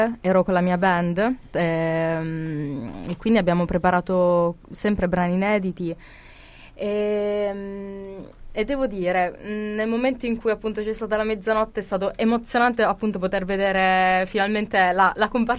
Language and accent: Italian; Reggio Emilia, Emilia-Romagna, Italy; già sono anche emiliana, sono nata e cresciuta in Reggio Emilia